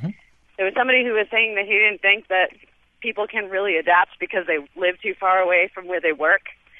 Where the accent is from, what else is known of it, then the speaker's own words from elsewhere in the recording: Boston, Massachusetts, United States; now in Nashville, United States; I just decided I'm from the Boston area originally, which has the best subway system in the country, and the original subway system in the country. And here in Nashville, the public transportation is really not very good at all.